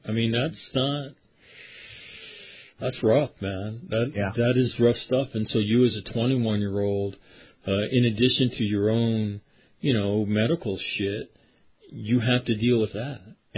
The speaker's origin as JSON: {"language": "English", "region": "California", "country": "United States", "tie": "born or raised there", "said": "And I grew up in California."}